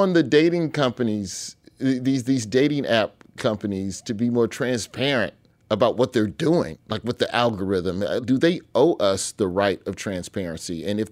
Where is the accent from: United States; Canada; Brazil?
United States; Birmingham, Alabama; I grew up in Birmingham, Alabama. Birmingham proper, the Birmingham within the city limits, is about an 80% black city.